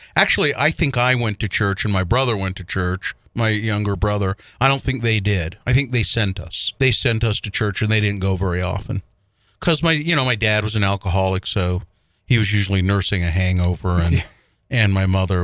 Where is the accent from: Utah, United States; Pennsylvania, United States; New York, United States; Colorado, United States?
Utah, United States; Ogden; because it's so ingrained in the neighborhoods here in Utah. And I grew up in Ogden, and it's just what you do.